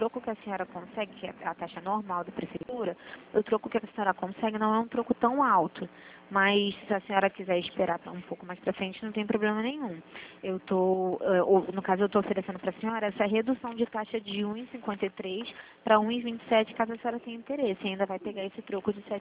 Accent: Rio de Janeiro, Brazil; Isso, sou do Rio de Janeiro.

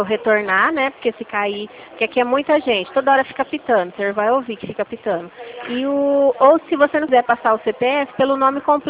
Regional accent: Rio Claro, São Paulo, Brazil; Não, é interior aqui de São Paulo, Rio Claro

